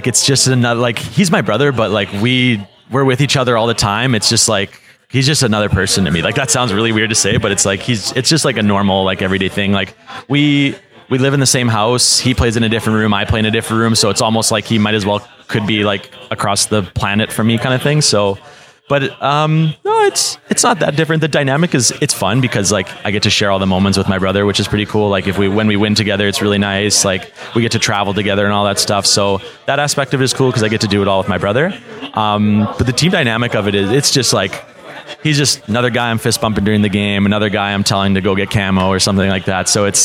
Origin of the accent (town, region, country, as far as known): Canada